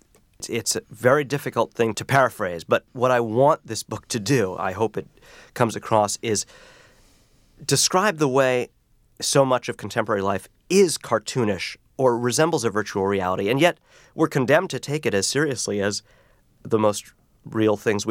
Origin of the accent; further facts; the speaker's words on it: New York City, New York, United States; I am a New Yorker, and though I've gone away for long periods, I do kind of always reference this place.